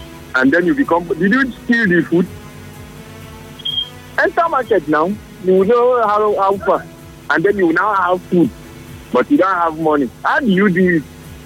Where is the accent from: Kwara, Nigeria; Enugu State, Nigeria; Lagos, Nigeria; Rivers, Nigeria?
Rivers, Nigeria; Port Harcourt; I'm from Port Harcourt.